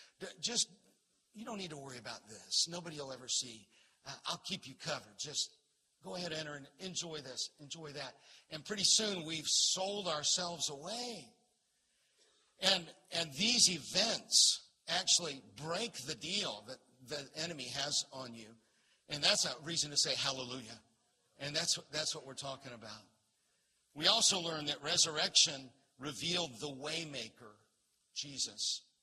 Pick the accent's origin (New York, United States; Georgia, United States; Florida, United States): Florida, United States; I'm from Florida. I go outside.